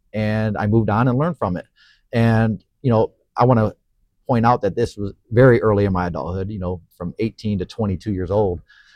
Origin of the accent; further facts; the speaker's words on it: Cleveland, Ohio, United States; You know, I grew up in Cleveland.